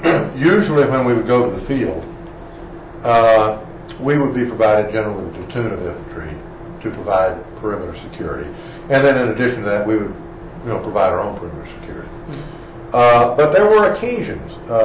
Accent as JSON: {"language": "English", "region": "Texas", "country": "United States", "said": "He was from Texas, I was from Texas. I'd gone to A&M."}